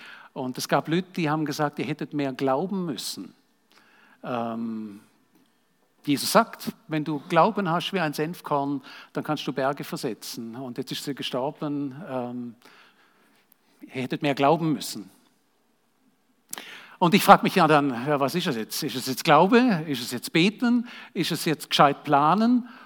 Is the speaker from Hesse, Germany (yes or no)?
no; Radolfzell, Baden-Württemberg, Germany; das ist in meiner Heimatstadt in Radolfzell, direkt am See